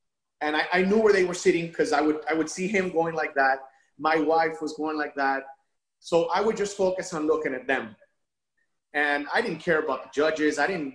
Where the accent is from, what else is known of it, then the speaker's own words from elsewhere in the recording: Miami, Florida, United States; I'm competing now in the transformation division again in Miami, because I'm from Miami.